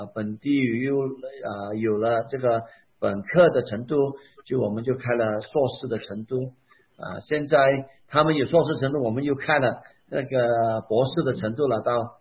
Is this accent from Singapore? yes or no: no; Malaysia; first language Hakka; Chinese is a second language; 因为我是最近才学到用中文的啊。之前我的母语是客家话啊，就我因为我们是马来西亚人，所以我们的口音有点不一样哦。